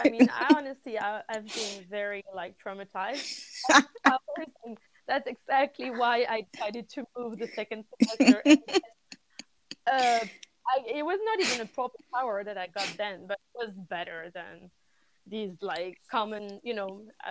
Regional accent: Paris, Île-de-France, France; currently I'm in Paris, my hometown, because I'm waiting to go on my next mission.

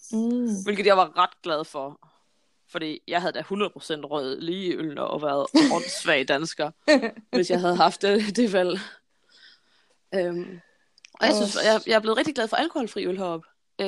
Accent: Greenland; now in Denmark

